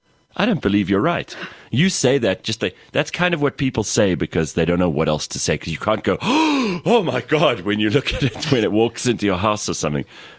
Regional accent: South Africa; Because I just assumed, again, being a South African, I just assumed you said Afrikaans TikTok.

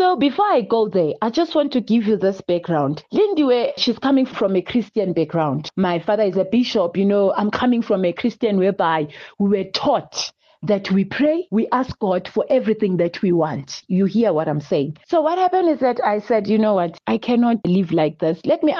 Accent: Ekurhuleni, Gauteng, South Africa; born there; I was born in Ekurhuleni in a very small township called Wadtville. We then moved to Vosloorus. That's where I am currently living.

